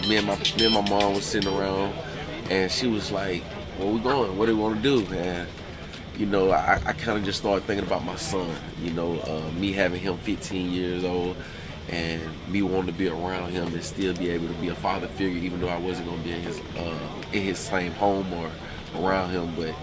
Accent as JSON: {"language": "English", "region": "Alabama", "country": "United States", "lives_now": "Cincinnati, United States", "said": "There's no offense to the chili. I'm from Alabama. Right. I just know what real chili tastes like."}